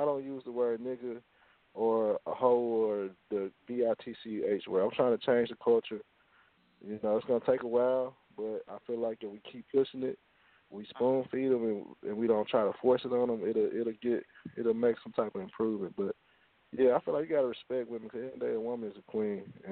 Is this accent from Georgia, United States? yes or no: no; Dallas, Texas, United States; growing up in South Dallas or growing up in Oak Cliff, I heard the N-word all the time.